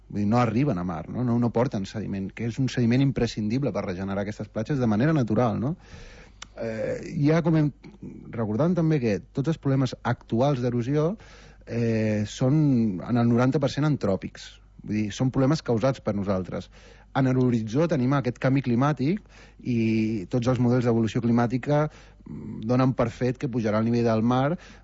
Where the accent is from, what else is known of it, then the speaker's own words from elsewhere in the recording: Calafell, Catalonia, Spain; Sí, de fet, soc de Calafell